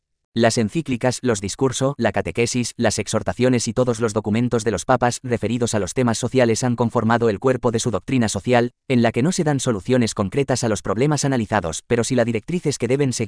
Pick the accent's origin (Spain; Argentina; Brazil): Spain; Confieso que, como español, siento un cierto grado de vergüenza y mucha indignación.